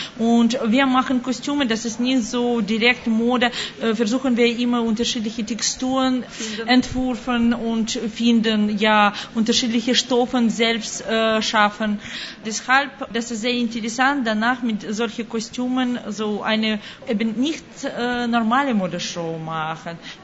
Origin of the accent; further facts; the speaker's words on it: Moscow, Russia; German is a second language; wir sind Modedesignerinnen. So, wir sind in Moskau geboren worden und danach in Moskau ein Studium gemacht.